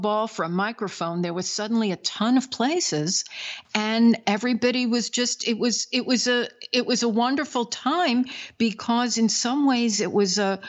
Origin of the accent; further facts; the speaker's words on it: Brooklyn, New York, United States; Yes, but I grew up in Brooklyn in the gritty era.